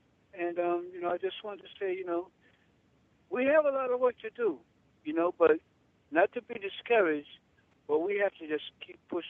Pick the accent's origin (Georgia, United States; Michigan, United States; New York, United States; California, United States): New York, United States; now in Florida, United States; I'm a native from New York.